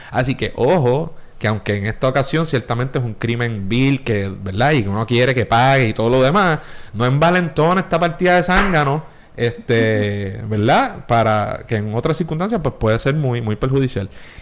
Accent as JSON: {"language": "Spanish", "town": "San Juan", "country": "Puerto Rico", "also_born_or_lived": "Guaynabo", "said": "Sí, yo soy de San Juan. Pero mi primera casa es en Guaynabo. Mi escuela era en Guaynabo. Yo pasé mucho tiempo en Guaynabo."}